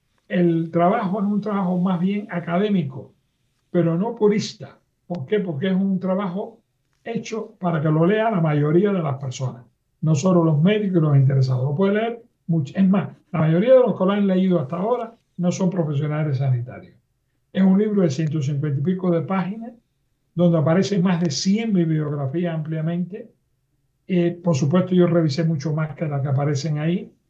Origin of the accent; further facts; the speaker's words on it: Cuba; tengo como cubano muchos testimonios de gente